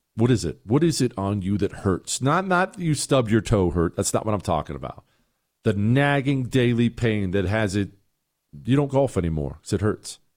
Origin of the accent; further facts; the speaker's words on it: Montana, United States; also born or lived in Steubenville, Ohio / Toronto, Ohio; I was born in Steubenville, Ohio. I grew up until I was 10 years old in Toronto, Ohio. And then at 10, my parents moved us out to Montana, and that's where I grew up from there.